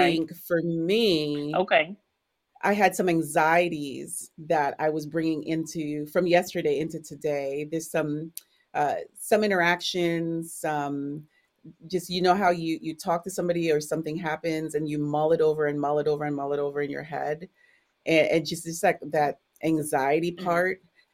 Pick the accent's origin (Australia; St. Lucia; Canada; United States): St. Lucia; I come from the West Indies. I was raised in St. Lucia in the country. So I'm a country girl